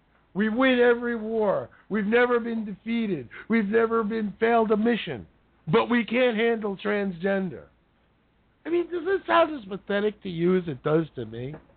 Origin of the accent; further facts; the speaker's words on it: United States; I'm an American. I don't want the United States to be a joke, but we are.